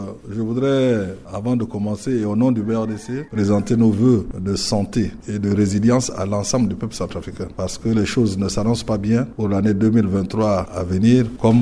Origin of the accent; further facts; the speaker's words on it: Central African Republic; Non, ce n'est pas en tant que leader de l'opposition démocratique, c'est en tant que Centrafricain.